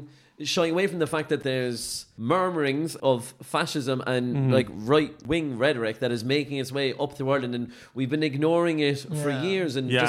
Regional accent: Ireland; people don't know where you're from in Ireland. Yeah. Exactly. Yeah. They don't know where you're from.

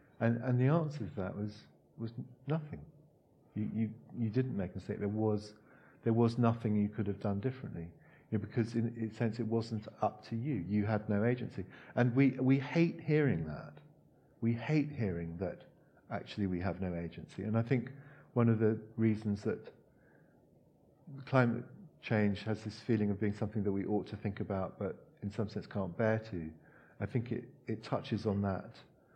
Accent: Hong Kong; moved away; I grew up in Hong Kong, and in the 70s in Hong Kong, a huge thing there was the what's now referred to as the boat people.

